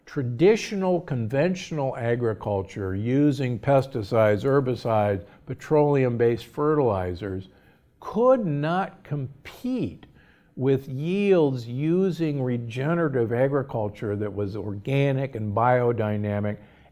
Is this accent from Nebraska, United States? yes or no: yes; Nebraska, United States; and I grew up in Nebraska, farmers have to use more and more and more Roundup every year